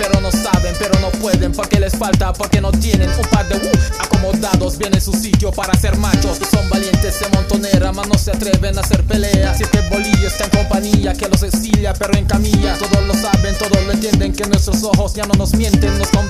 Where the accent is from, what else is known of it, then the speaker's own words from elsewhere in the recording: Ecuador; pues todos somos ecuatorianos